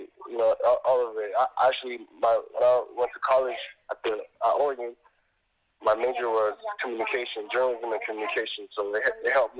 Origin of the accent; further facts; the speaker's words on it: Kinshasa, DR Congo; moved away; Yeah, so it was called Zaire, and I think they changed it pretty much before we left the Congo in '96.